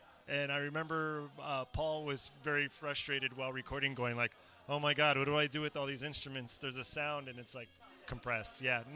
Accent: Los Angeles, California, United States; My family. Yeah. Not me. I'm from Los Angeles.

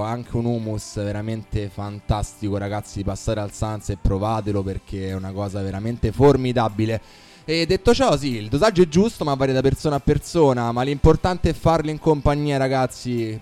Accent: Molise, Italy; Tradizione è il Molise, il freddo, il mio paesino sperduto e ridente collinare a 584 metri sul livello del mare

